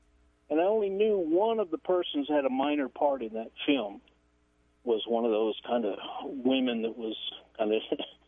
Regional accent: Texas, United States; I'm from the Lower Valley, and I don't know how much you are going to get into this or how much you know about it.

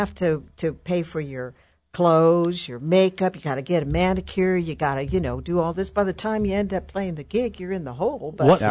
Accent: El Paso, Texas, United States; So because I grew up in Northeast El Paso, I want to know what high school football teams did I support?

